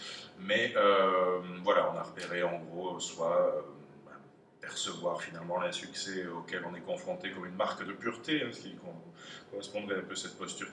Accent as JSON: {"language": "French", "town": "Toulouse", "region": "Occitanie", "country": "France", "said": "je suis toulousain, j'étais musicien à Toulouse."}